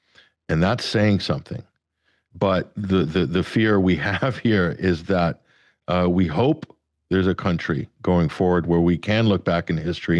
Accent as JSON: {"language": "English", "region": "Arizona", "country": "United States", "tie": "born or raised there", "said": "also because we have county sheriffs that are elected right across the state in Arizona, which is my home state."}